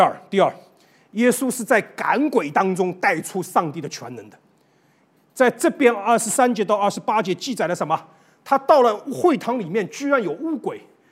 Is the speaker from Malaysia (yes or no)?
no; Shanghai, China; 因为听我是上海人嘛，啊，我们这种南腔北音嘛，一讲就讲起来了啊